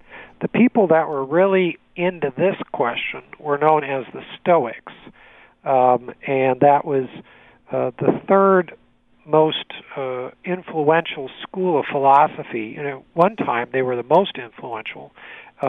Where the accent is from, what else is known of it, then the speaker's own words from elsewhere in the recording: California, United States; Yeah, I'm from California originally.